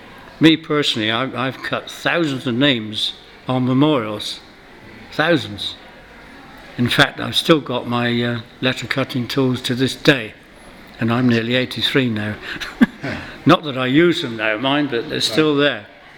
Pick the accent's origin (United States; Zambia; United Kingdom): United Kingdom; Upwey, South West England; born there; I was born in Upwey in Elwell Street, number 52, in 1924. My family have all been stonemasons